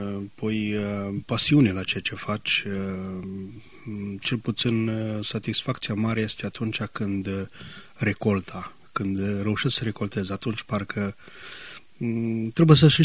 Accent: Orțișoara, Timiș County, Romania; also born or lived in Maramureș; am ajuns la școală la Orțișoara, deci m-am născut în Maramureș, în lângă Sighetul Mărmației, și am făcut aici liceul și profesionala.

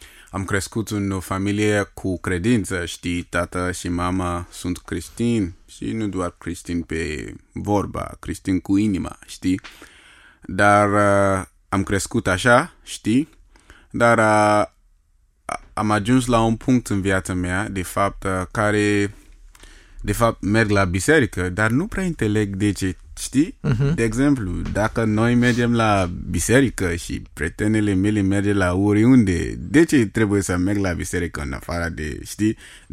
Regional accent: Nigeria; Romanian is a second language; moved away as an adult; now in Romania; și bine v-am găsit! Sunt din Nigeria și am 25 de ani. Am venit de la Nigeria aici ca să studiez

